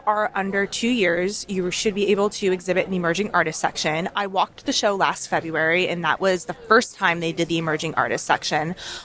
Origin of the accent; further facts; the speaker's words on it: New Jersey, United States; And even though I am from New Jersey, the idea of like getting these hard walls into the Java Center is really nerve-wracking